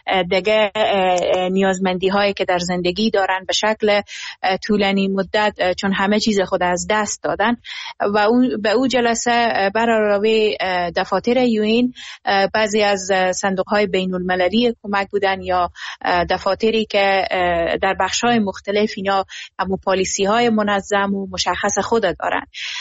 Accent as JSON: {"language": "Persian", "region": "Herat", "country": "Afghanistan", "said": "به عنوان یک شهروند، به عنوان یک انسان و به عنوان یک هراتی نگران از این موضوع هستم"}